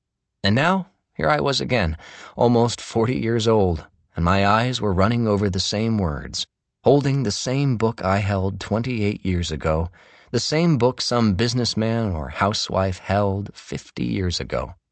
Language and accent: English; Massachusetts, United States; I grew up in Middle M, about 45 minutes west of Boston.